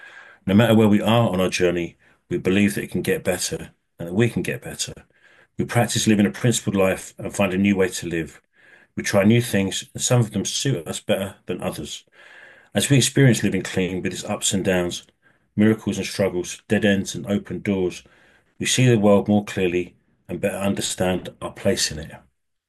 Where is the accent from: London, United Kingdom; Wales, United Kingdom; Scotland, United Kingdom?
London, United Kingdom; moved away as an adult; now in Netherlands; I live in the Netherlands, but I'm originally from London. I moved here 20 years ago, and my journey with NA started out about 22 years ago in London